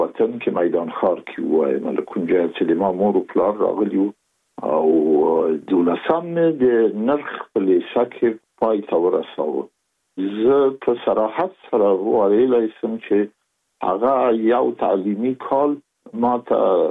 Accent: Kabul, Afghanistan; born there

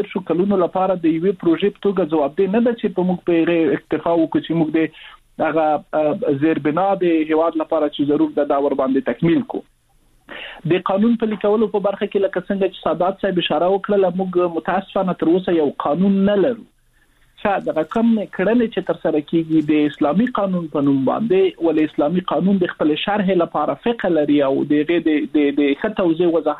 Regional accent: Afghanistan; زه د یو افغان په توګه کوم چې ښه د افغانستان راتلونکی زه دوه کال وروسته څنګه وینم

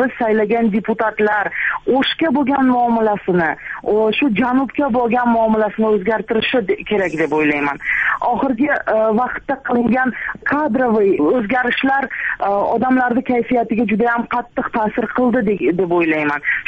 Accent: Kyrgyzstan; Shu shaharda tug'ilganmiz, shu diyorda yashayapmiz. Farzandlarimizni katta qilyapmiz. Ota-onalarimiz shu diyorda yashab o'tyapti.

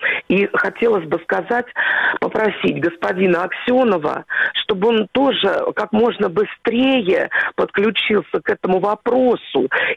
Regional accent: Moscow, Russia; Доброе утро. Я из Москвы

